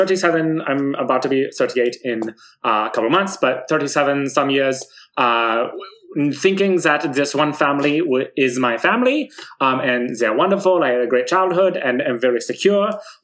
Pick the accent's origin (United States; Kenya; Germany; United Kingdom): Germany; South Germany; English is a second language; It's from the south of Germany. A beautiful little town. It was just such a time to grow up.